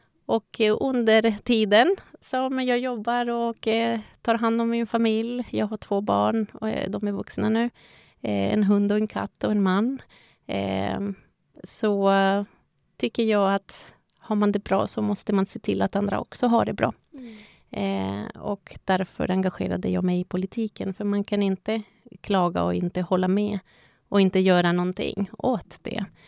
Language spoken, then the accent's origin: Swedish; Zaragoza, Aragon, Spain; Swedish is a second language; moved away as an adult; now in Åkersberga, Sweden; som sagt. Och jag är född i Spanien och uppvuxen. Flyttade till Sverige 98. Det kan ni räkna att jag har precis fyllt 50. Så jag har bott längre i Åkersberga, för jag flyttade direkt från min hemstad då, i Spanien